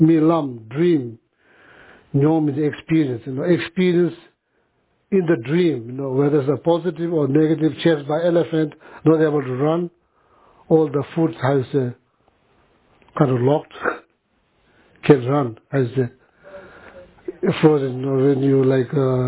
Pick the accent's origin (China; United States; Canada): China; Tibet; Usually, that in my hometown, we have many of them in Tibet, of course.